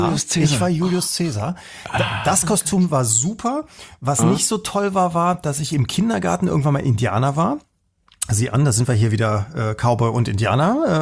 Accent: North Rhine-Westphalia, Germany; ich bin ja in der Nähe von Düsseldorf aufgewachsen.

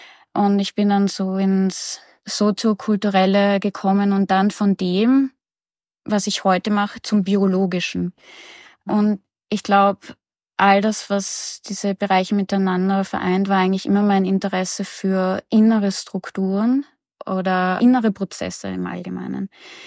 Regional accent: Vienna, Austria; Ich komme aus Wien und bin 1994 geboren.

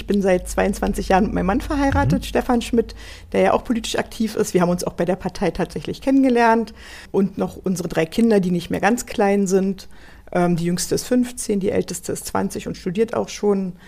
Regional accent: Berlin, Germany; tatsächlich im Krankenhaus Kaulsdorf geboren. Das liegt im schönen Bezirk Marzahn-Hellersdorf. Bin dann in Lichtenberg gegenüber vom Tierpark aufgewachsen bis zu meinem 10. Lebensjahr.

